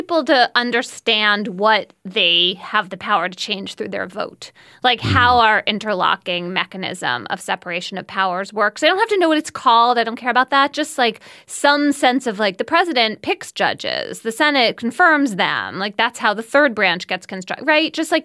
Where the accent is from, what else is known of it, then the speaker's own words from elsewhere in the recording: United States; I mean, maybe as an American taxpayer, I should be glad to know that it is Irish taxpayers who are getting screwed this time.